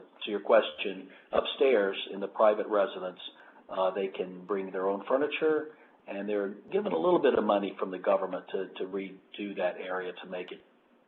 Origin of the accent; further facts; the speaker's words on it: Birmingham, Alabama, United States; also born or lived in Tuscaloosa; I grew up in Birmingham and attended the old Shades Valley High School, and then went to university in Tuscaloosa